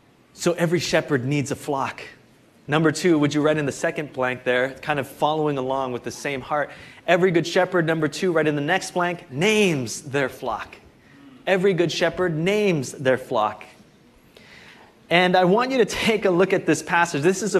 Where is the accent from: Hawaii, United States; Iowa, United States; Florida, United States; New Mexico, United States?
Hawaii, United States; But, you know, growing up in Hawaii, I really didn't know what sheep were like.